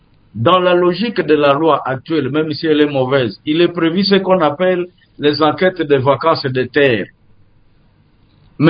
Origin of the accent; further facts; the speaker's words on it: DR Congo; chez nous, en RDC